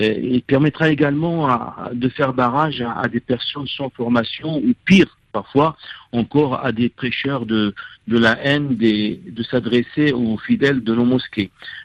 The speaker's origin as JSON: {"language": "French", "country": "France", "said": "en tant que français de coutume musulman"}